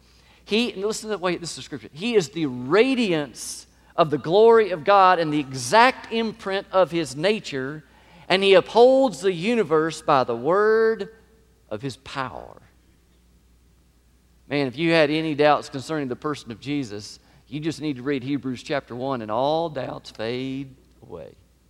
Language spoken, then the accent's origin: English; Georgia, United States; I mean, we're from Georgia. We went to Maine in the fall.